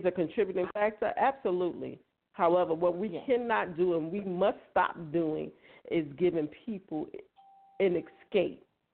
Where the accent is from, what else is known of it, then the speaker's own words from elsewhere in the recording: Brooklyn, New York, United States; now in South Carolina, United States; Most of you know I'm from Brooklyn. When I moved down here in 2003, South Carolina was like in the top three when it came to domestic violence.